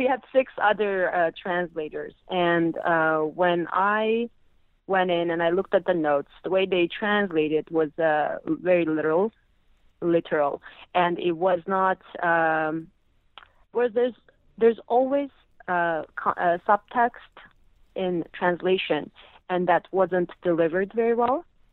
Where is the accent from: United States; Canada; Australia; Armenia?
Armenia; also born or lived in Iran; And I am from Iran, and I grew up in Armenia and here.